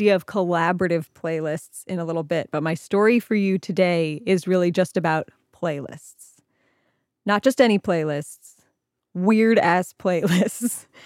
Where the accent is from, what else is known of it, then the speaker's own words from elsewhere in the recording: Ohio, United States; She sent this because I'm from Ohio.